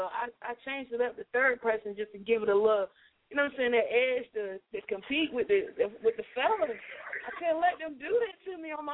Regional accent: the South, United States; accent: southern; I definitely try to make sure that you can hear my southern accent when I spit. I really want people to know that I don't want people to get it confused as to what region I belong to. Like, I really want people to understand that I'm from the South.

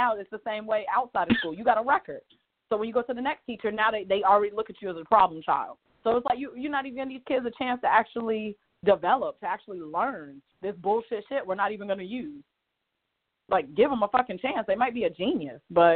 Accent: Virginia, United States; I'm from Virginia. The further south you get, it gets dumber.

